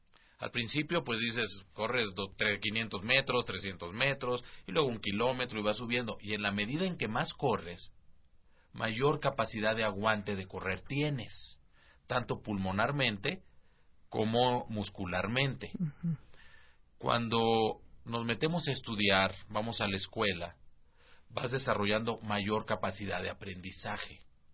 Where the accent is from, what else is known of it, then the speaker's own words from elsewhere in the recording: Sonora, Mexico; Yo de chavo crecí en Sonora